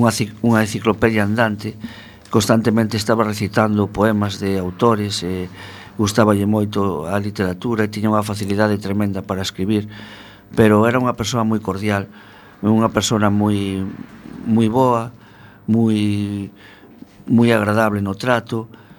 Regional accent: Monforte de Lemos, Galicia, Spain; Vos sabedes que eu son de Monforte de Lemos, unha cidade que está na provincia de Lugo.

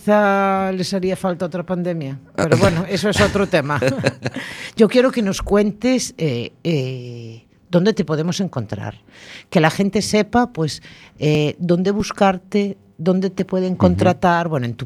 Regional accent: Arteixo, Galicia, Spain; Y además una cosa, que somos de Arteixo los dos.

